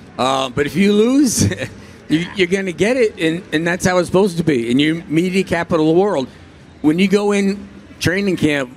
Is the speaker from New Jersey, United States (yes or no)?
yes; Garfield, New Jersey, United States; I grew up in Garfield, New Jersey. You know, I was scalping tickets on Route 17 by the friggin' Houlihans